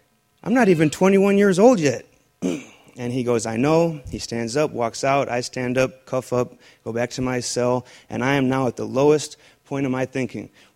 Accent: Waukegan, Illinois, United States; I grew up in Waukegan. I was an Eagle Scout. I grew up Catholic, so I went to Catholic schooling.

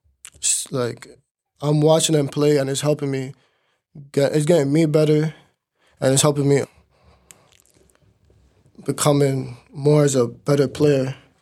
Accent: New York City, New York, United States; No, I'm from Washington Heights, and I moved to the Bronx when I was like around 14, 15.

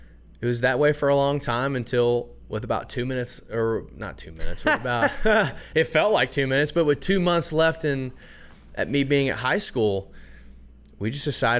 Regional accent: Abilene, Texas, United States; born there; also born or lived in Brock; And I was born in Abilene.

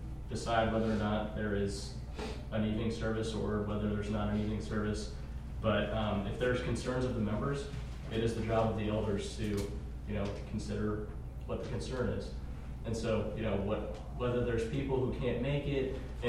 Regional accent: Colorado, United States; So something pretty similar happened at the congregation I grew up at in Colorado.

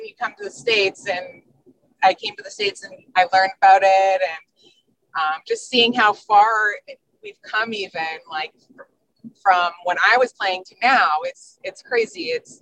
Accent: Canada; now in United States; I grew up in Canada, you know, I'm new to the U.S.

